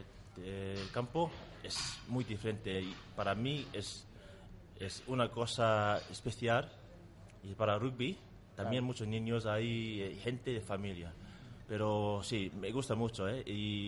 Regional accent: Tonga; Spanish is a second language; now in Spain; soy de Tonga.

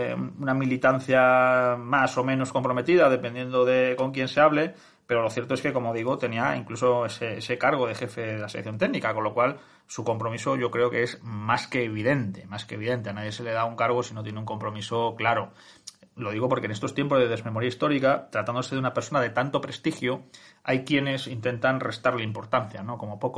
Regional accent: Santander, Cantabria, Spain; Yo que soy de Santander

